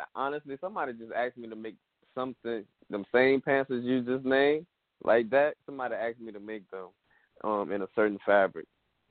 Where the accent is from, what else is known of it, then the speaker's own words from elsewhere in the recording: Houma, Louisiana, United States; also born or lived in Grand Caillou, United States; I come from Houma, Louisiana, but I was also born in Grand Cayou, Louisiana. It's an area where Indian and French, a French native culture, where my grandma grew up at.